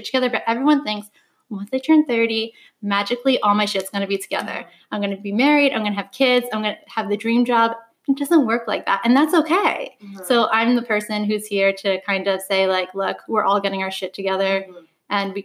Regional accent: New York, United States; So I am born and raised in New York.

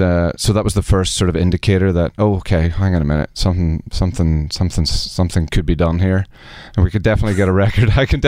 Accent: Ireland; I'm an Irish drinker, you know. It's a big, big difference. I don't think there are any official alcoholics in Ireland. We just drink a lot.

